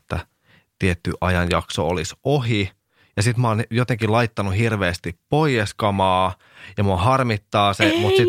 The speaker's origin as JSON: {"language": "Finnish", "town": "Huittinen", "region": "Satakunta", "country": "Finland", "said": "mä oon itse myöskin pienet paikkakunnat kotosin. Mä oon Huittisista kotosin"}